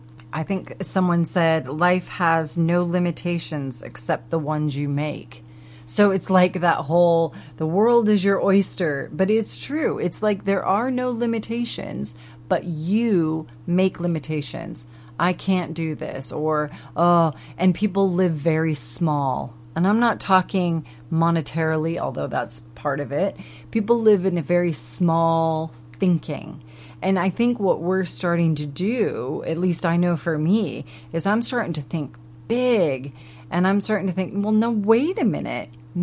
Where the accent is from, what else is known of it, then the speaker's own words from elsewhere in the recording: United States; now in United Kingdom; obviously we're American, but we live in the UK.